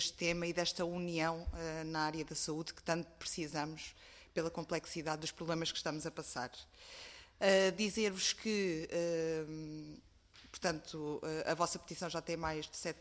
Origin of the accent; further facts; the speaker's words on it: Centro, Portugal; eu sou do Distrito de Coimbra